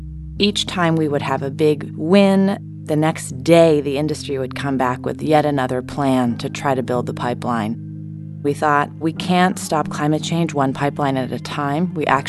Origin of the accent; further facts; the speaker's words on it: California, United States; And as a Californian, this was a bit of a leap for me